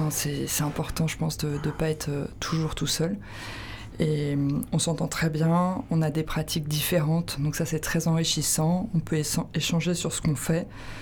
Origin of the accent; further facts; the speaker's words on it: Paris, Île-de-France, France; J'ai grandi à Paris, mais j'ai eu la chance d'avoir des origines... des Alpes